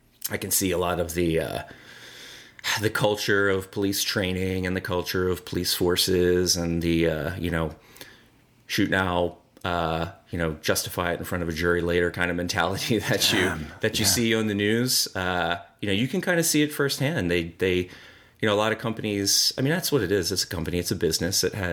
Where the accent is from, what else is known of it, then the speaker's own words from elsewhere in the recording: East Coast, United States; Well, yeah, I'm from the East Coast. I've been in many.